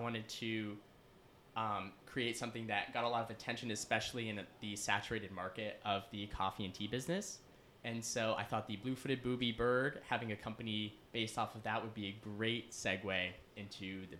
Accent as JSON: {"language": "English", "region": "North Carolina", "country": "United States", "said": "I am from North Carolina. I went to Chapel Hill High School."}